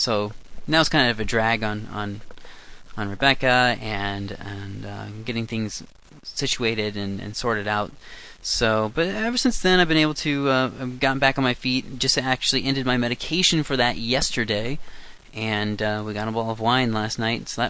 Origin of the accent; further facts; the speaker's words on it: United States; Because as an American